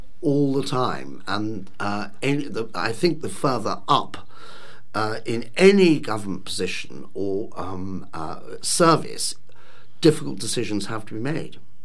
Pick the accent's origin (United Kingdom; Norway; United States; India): United Kingdom; South West England; I've spent my whole working life in this area. And I was brought up on Exmoor.